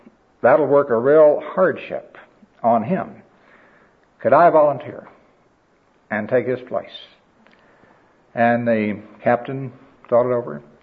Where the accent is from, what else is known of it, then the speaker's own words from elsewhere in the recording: Missouri, United States; My home state is Missouri.